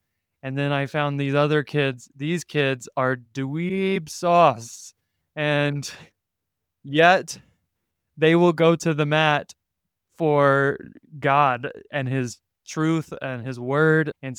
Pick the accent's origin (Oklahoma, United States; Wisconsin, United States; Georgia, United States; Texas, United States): Texas, United States; moved away; I told you I came from Texas to Princeton University